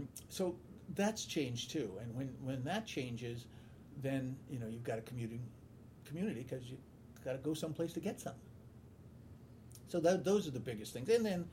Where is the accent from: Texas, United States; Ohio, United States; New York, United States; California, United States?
California, United States; Mill Valley; And I was growing up in Mill Valley, the parade would start out in Alto, come by my place at Nelson